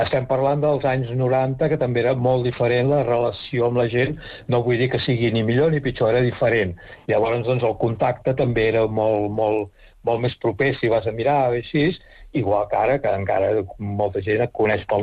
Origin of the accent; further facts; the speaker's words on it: Catalonia, Spain; born there; moved away as an adult; now in Menorca, Spain; Jo som menorquí nascut a Catalunya. Ho dic perquè des de l'any 87 estic a Menorca i jo vaig néixer el 52, o sigui que porto més anys aquí a Menorca que a Catalunya.